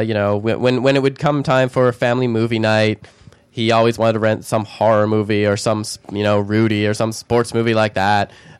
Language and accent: English; Pennsylvania, United States; I grew up in Pennsylvania, and I was thankful to find a very quaint little gayborhood up in the New Hope area, Doylestown area.